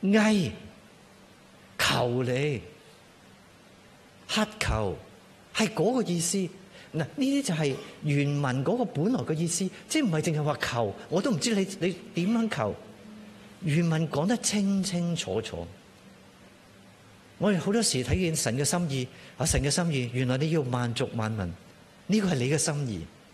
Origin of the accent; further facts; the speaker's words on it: Hong Kong; first language Cantonese; Chinese is a second language; 我是广东话，我是香港来的，学了这么久英文